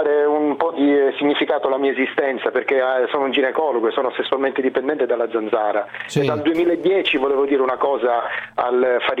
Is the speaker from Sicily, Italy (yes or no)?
yes; Sicily, Italy; io siciliano precario che lavoro nella Bergamasca